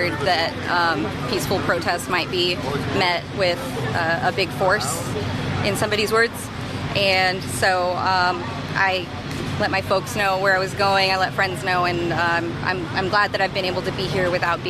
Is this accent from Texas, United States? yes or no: yes; El Paso, Texas, United States; I'm from El Paso, Texas, originally.